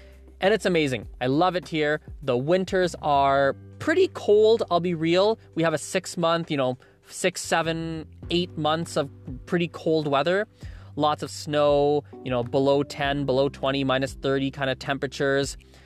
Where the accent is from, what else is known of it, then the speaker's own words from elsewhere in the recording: India; first language Gujarati; English is a second language; I thought to myself, I'm Indian, I should probably speak Hindi. And along the similar train of thought, I decided at the time that I definitely will need to get to a much stronger level in my mother tongue, which is Gujarati